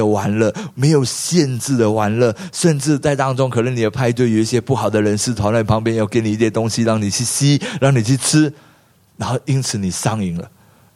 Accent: Malaysia; now in Singapore; 当我从马来西亚来到新加坡的时候，

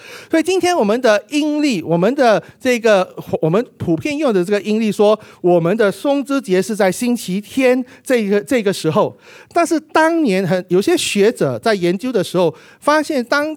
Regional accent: Singapore; 所以我们新加坡人可能没有去发现

